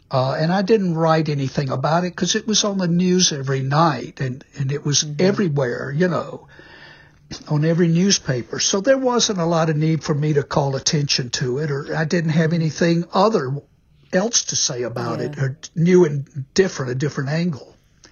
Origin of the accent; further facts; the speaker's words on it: Mississippi, United States; Sure, it was further south, and that's fine. I'm from Mississippi.